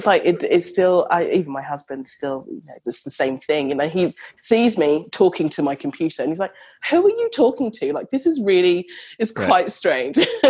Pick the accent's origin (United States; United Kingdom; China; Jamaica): United Kingdom; London; now in Australia; So I am from London, but I live in Australia.